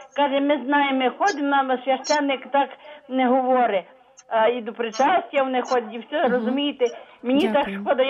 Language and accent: Ukrainian; Lviv, Lviv Oblast, Ukraine; Я теж зі Львова.